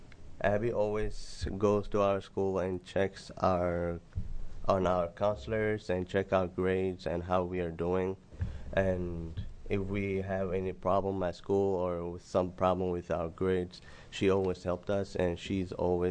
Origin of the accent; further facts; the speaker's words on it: Nairobi, Kenya; English is a second language; I'm from Nairobi, Kenya, and I graduated from Madison High School last summer.